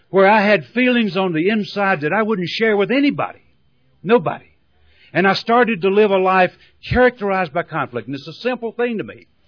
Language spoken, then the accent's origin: English; the South, United States; born there; Now, I was born down in the South. I know it don't sound like it, but I married a Canadian and she's ruined my brogue. I was born in the Bible Belt